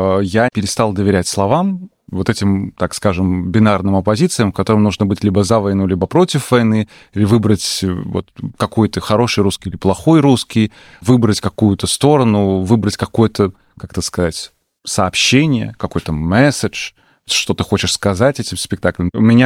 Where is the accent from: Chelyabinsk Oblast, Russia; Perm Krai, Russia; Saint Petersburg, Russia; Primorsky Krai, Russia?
Saint Petersburg, Russia; Ну, я же из Петербурга, понимаете, да, в Петербурге не стыдно быть нищебродом, а в Москве стыдно.